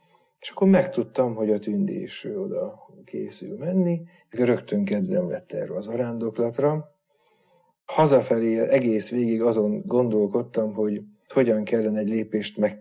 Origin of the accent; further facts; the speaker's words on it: Vác, Pest, Hungary; Iskolai hitoktatás az elvileg volt, a Vácon a Kőkapu általános iskolába jártam.